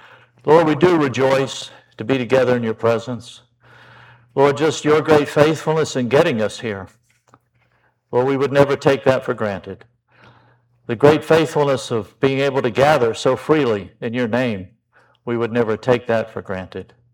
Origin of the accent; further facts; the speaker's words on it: Richmond, Virginia, United States; My wife and I, Stella, we're from Richmond, Virginia. And very proud of that.